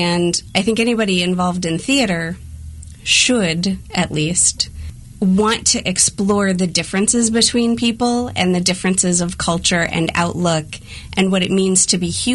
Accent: Rochester, New York, United States; also born or lived in Pennsylvania / Missouri; I'm from Rochester, New York. I grew up there. And then my master's is from Villanova University in Pennsylvania.

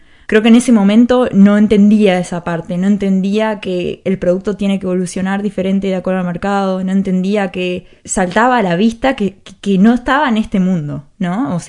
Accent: Uruguay; Y yo vengo de Uruguay, y se puede desde Uruguay, y se puede desde...

